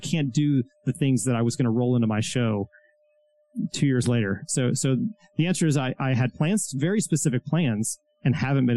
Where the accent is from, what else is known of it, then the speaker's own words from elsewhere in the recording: Milwaukee, Wisconsin, United States; He's doing it in Milwaukee of all places, which I'm from Milwaukee.